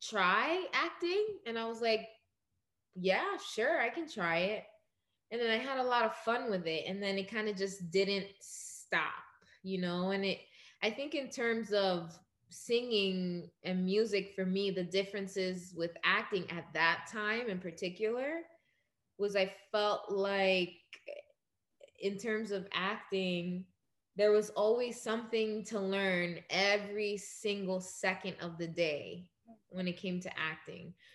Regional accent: Queens, New York, United States; also born or lived in Brooklyn / Dominican Republic; I was born in Brooklyn, but we ended up, you know, we moved back and forth from New York to Dominican Republic. That's where my family's from. We ended up in Queens.

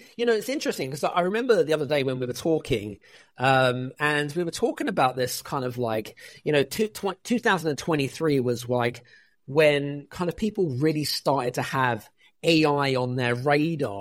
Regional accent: United Kingdom; we're from the same neck of the woods. He's British, I'm British.

